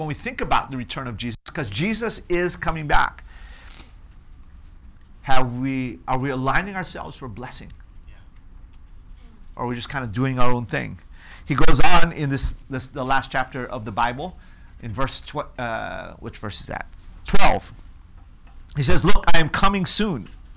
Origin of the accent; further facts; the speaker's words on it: Hawaii, United States; I grew up in Hawaii, and he did a lot of travel to Asia, throughout Asia, just business-wise.